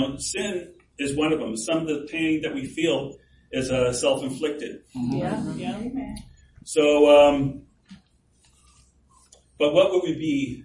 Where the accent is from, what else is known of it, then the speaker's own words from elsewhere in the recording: California, United States; now in Memphis, United States; And Julie and I spent the last 8 years in Memphis. We're from California.